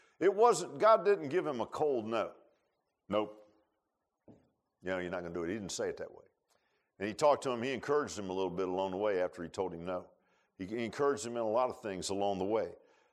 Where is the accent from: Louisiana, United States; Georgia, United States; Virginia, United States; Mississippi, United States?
Virginia, United States; Virginia Beach; I grew up in Virginia Beach, so you know what, the climate's a little bit milder than it is here.